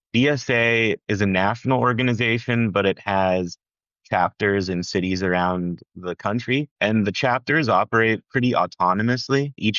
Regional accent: California, United States; moved away as an adult; now in New York City, United States; I've been living in New York now for 15 years. I grew up in California, but my parents are from New York and my older siblings are from here. So I moved here in 2011 to go to graduate school for journalism.

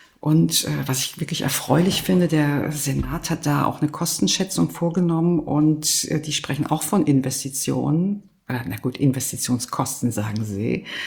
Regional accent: Berlin, Germany; Das würde ich auch nicht schlecht finden als Berlinerin.

